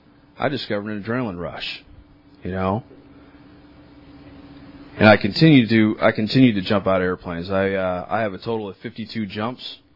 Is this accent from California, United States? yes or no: yes; Wasco, California, United States; Born and raised in the Central Valley. Grew up in Wasco. Don't hold that against me, please. Came from a good family. Southern Baptist and very, very conservative. Grew up in farming.